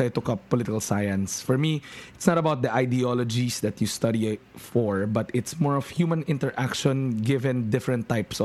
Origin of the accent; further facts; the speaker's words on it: Valenzuela, Metro Manila, Philippines; See, growing up in Valenzuela, you'd always see these things that you'd always say, why can't they think of a solution for this?